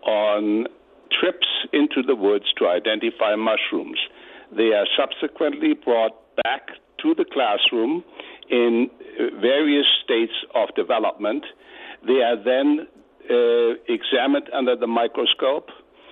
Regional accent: Germany; English is a second language; now in United States; Hi, Jennifer. I grew up in Germany, and I'm an avid forager in the Orono area and Old Town area.

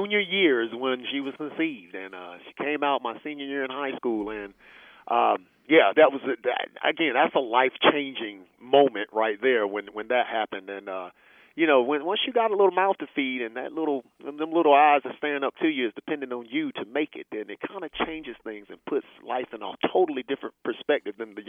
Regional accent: North Carolina, United States; also born or lived in Puerto Rico; we moved from Puerto Rico to South Carolina, Then we got to North Carolina. So I called North Carolina home because we didn't move anymore once we got here.

